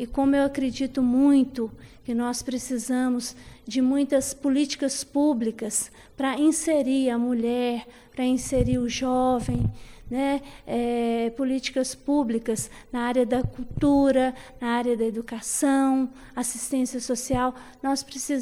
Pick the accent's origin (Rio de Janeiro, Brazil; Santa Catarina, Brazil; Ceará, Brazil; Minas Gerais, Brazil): Minas Gerais, Brazil; Pitangui; also born or lived in Leandro Ferreira / Belo Horizonte; Eu não sou de Pará de Minas, eu nasci em Leandro Ferreira, mas já morei em Pitangui, né, cidade onde eu cresci, passei a minha infância e uma parte da minha juventude.